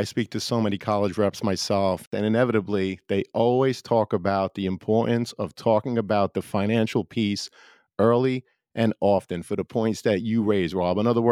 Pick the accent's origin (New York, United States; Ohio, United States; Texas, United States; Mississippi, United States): New York, United States; New York City; And by the way, I grew up in Brooklyn, so I know Wagner College very well.